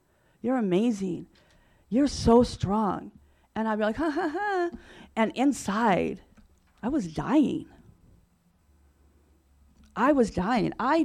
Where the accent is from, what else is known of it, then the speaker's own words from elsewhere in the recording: New Mexico, United States; born there; my sister was born in Hawaii, and I was born in New Mexico